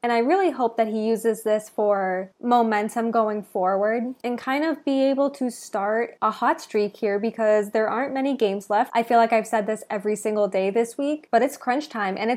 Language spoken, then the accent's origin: English; Boston, Massachusetts, United States; born and raised in the Boston area, constantly covering baseball, hockey, all of your Boston sports needs.